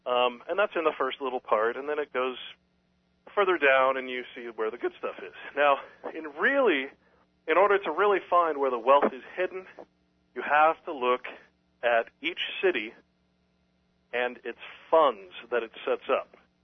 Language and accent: English; Sacramento, California, United States; So if I look at Sacramento, for example, my hometown